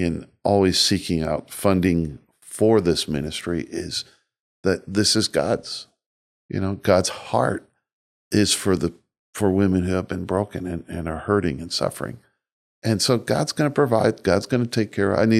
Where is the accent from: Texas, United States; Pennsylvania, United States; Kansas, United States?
Kansas, United States; Wichita; let alone in Kansas, let alone my hometown of Wichita.